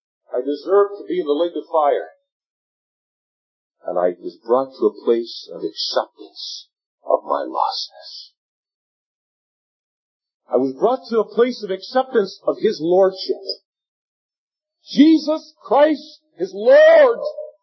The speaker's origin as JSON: {"language": "English", "town": "Leamington", "region": "Ontario", "country": "Canada", "tie": "born or raised there", "said": "situated in Leamington, and so if you want to look in your Heinz ketchup bottles, you'll see the name of my hometown. That's where I was born."}